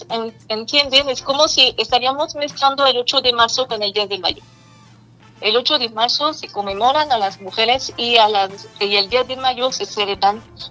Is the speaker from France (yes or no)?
yes; France; Spanish is a second language; como ustedes lo pueden escuchar, por mi acento no estoy de aquí, estoy de Francia. Y cuando yo llegué